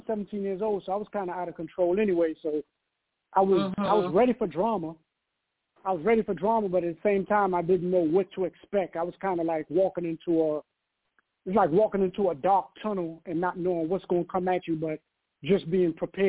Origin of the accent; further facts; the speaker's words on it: Washington, District of Columbia, United States; Yeah, I'm from Northwest, from uptown. But I used to live in Northeast, but I was raised uptown up on Kennedy Street.